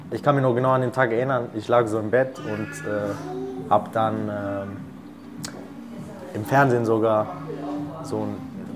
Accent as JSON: {"language": "German", "town": "Bielefeld", "region": "North Rhine-Westphalia", "country": "Germany", "said": "ich komme aus Bielefeld."}